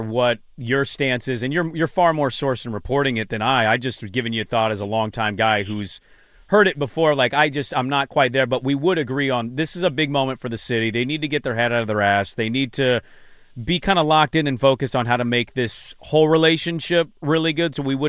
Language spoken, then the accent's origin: English; Portland, Oregon, United States; I am from Portland, so I'm one of those people.